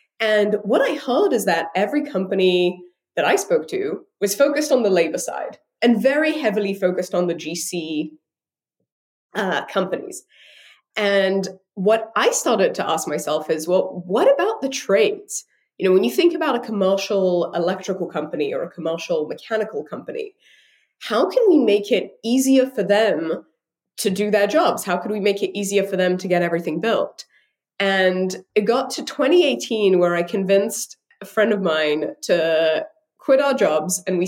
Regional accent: London, United Kingdom; now in San Francisco, United States; I'm from London originally. I had very little to do with construction in the US when I got started, but I actually moved to San Francisco back in 2016

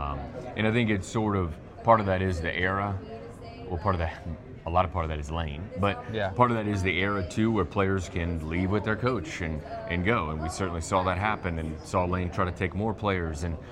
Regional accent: Biloxi, Mississippi, United States; I'm from Biloxi, originally, and so have a lot of Mississippi ties

